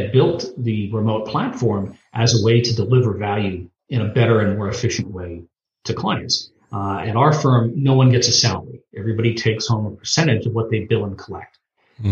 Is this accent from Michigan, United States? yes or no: no; Pennsylvania, United States; now in Atlanta, United States; I grew up in Pennsylvania and went to college at William & Mary in Virginia, and law school at George Washington University, and came to Atlanta in 1991 with the Powell Goldstein firm.